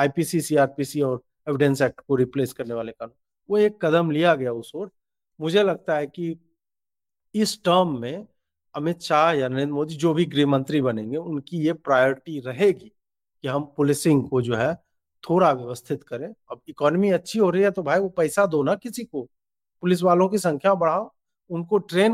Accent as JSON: {"language": "Hindi", "town": "Begusarai", "region": "Bihar", "country": "India", "said": "मैं जिस जगह से आता हूँ बेगूसराय, और मेरा ननिहाल जिस जिले में है"}